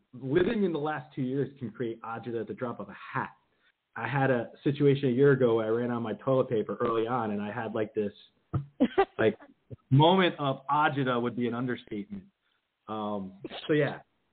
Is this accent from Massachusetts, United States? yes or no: no; New Jersey, United States; I'm from Jersey. Grew up in Jersey originally.